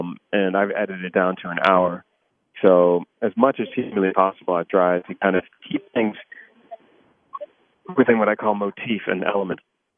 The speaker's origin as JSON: {"language": "English", "town": "Washington", "region": "District of Columbia", "country": "United States", "tie": "born or raised there", "said": "And I grew up near DuPont Circle, so it's got a whole kind of layer of resonance with me as well."}